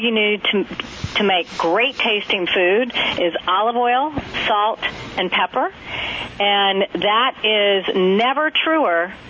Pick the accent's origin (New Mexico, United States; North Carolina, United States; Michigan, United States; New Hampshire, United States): North Carolina, United States; moved away; I grew up in North Carolina, and I moved away, and I realized that if I was only going to have North Carolina-style pulled pork more than once or twice a year, I was going to have to teach myself how to make it.